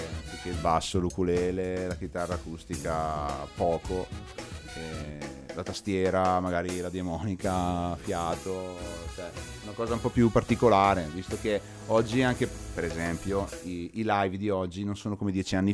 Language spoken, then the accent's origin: Italian; Bergamo, Lombardy, Italy; Poi suoneremo nelle nostre parti di Bergamo